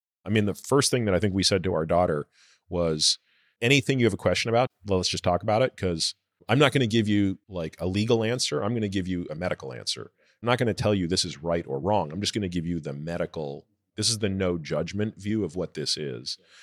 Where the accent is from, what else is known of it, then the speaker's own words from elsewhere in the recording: Canada; I grew up in Canada.